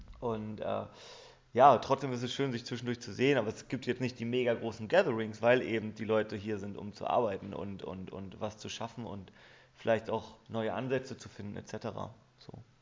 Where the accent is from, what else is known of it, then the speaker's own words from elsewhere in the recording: Hanover, Lower Saxony, Germany; now in Berlin, Germany; ursprünglich sind wir aus Hannover. Thomas ist noch in Hannover, ich bin seit 8 Jahren in Berlin.